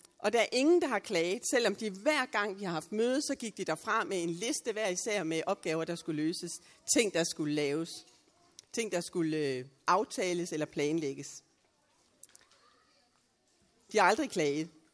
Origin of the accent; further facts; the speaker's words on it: Roskilde, Zealand, Denmark; Jeg kommer fra Roskilde, så jeg ved, hvordan en festivalplads kan se ud.